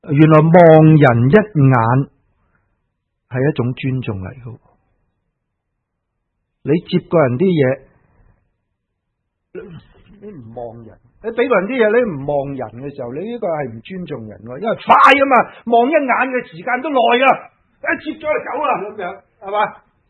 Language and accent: Cantonese; Hong Kong; moved away; 今次回到来觉得我都是香港人